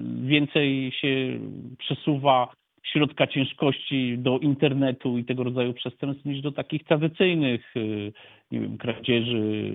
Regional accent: Wałbrzych, Lower Silesian Voivodeship, Poland; byłem wiele lat posłem z Dolnego Śląska, stamtąd pochodzę, z Wałbrzycha, uwielbiam Wrocław oczywiście.

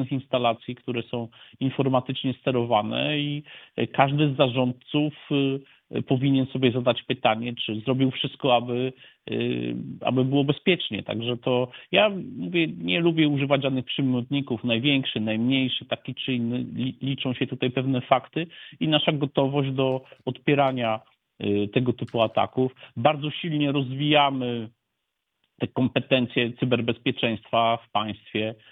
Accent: Wałbrzych, Lower Silesian Voivodeship, Poland; byłem wiele lat posłem z Dolnego Śląska, stamtąd pochodzę, z Wałbrzycha, uwielbiam Wrocław oczywiście.

